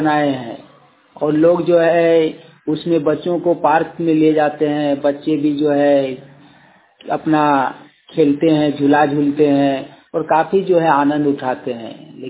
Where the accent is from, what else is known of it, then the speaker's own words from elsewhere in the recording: Kasmar, Jharkhand, India; कसमार बोकारो से हूँ।